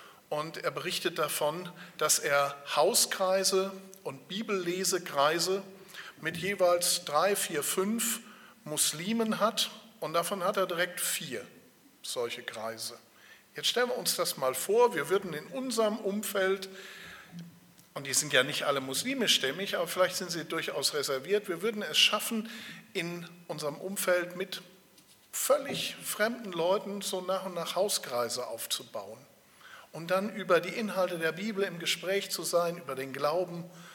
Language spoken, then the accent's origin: German; Niederhäuslingen, North Rhine-Westphalia, Germany; Ich bin aufgewachsen in Niederhäuslingen, gehört zu Freudenberg. Meine Frau stammt aus Eisern und als wir 93 geheiratet haben, bin ich dann tatsächlich freiwillig nach Eisern gezogen.